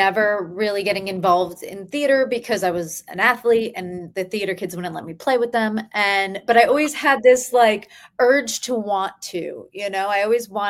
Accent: New Jersey, United States; I'm from New Jersey originally.

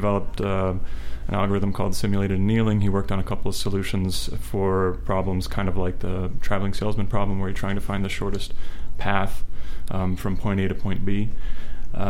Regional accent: Florida, United States; also born or lived in Tulsa, Oklahoma / upstate New York / Central Pennsylvania; Well, I don't remember because we moved away when I was a year old, and then it was like upstate New York, okay. Central Pennsylvania, and finally Florida, where I went to high school.

